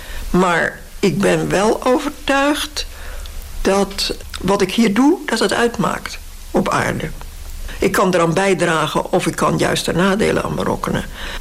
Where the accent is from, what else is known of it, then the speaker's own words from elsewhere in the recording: Rotterdam, South Holland, Netherlands; En daarom zeg ik expres dode bomen, want ik ben Rotterdamse.